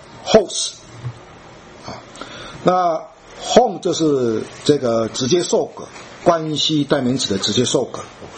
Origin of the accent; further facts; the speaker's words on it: China; 我们中国人很喜欢说啊，一个长官他在上台讲话